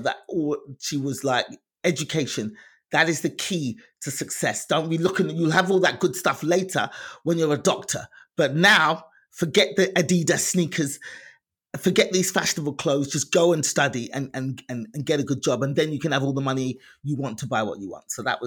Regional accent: London, United Kingdom; moved away as an adult; Yes, I was born and raised in London. I didn't leave till I was 35 years old.

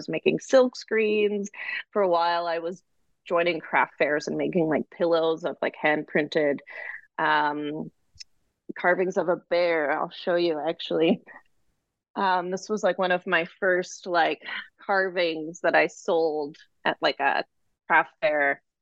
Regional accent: Richmond, British Columbia, Canada; I'm going to do the full life story. I was born and raised in Canada.

